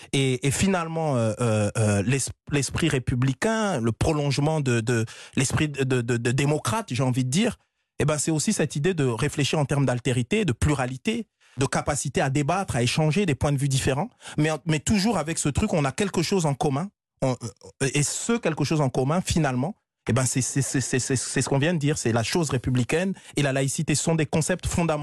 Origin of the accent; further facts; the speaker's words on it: Strasbourg, Grand Est, France; also born or lived in Paris; je suis d'origine congolaise que je parle le français ou que j'aime le français, c'est ma langue de naissance. Je suis né à Paris dans le 14e, j'ai grandi à Strasbourg, en Alsace. Je me considère même comme alsacien, réellement.